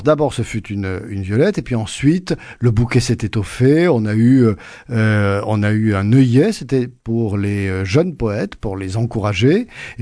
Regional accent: Nouvelle-Aquitaine, France; Il y en a chez moi en Béarn

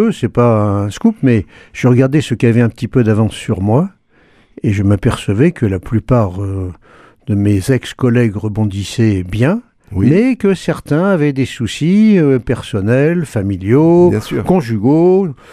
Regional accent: Paris, Île-de-France, France; moved away as an adult; now in Toulouse, France; J'étais parisien avant, oui. Nous étions parisiens avant, et sommes arrivés pour des raisons professionnelles à Toulouse il y a donc environ 30 ans.

